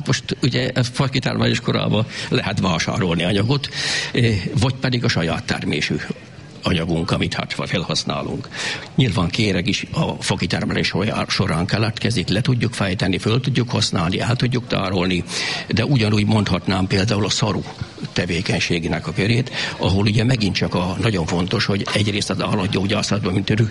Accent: Keszthely, Zala, Hungary; Ez a gyerekkoromban megtörténik, itt Keszthelyen

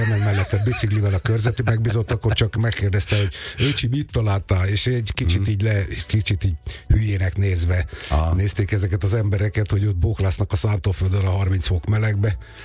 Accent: Dombóvár, Tolna, Hungary; én Dombaváron nőttem föl, és az mellett van egy Alsóhetény nevű falu

